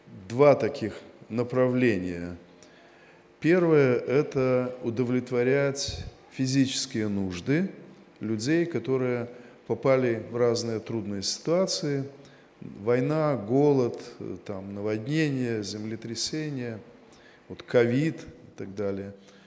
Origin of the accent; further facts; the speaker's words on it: Minsk, Belarus; Я из Минска, из Белоруссии, из Церкви Христовой.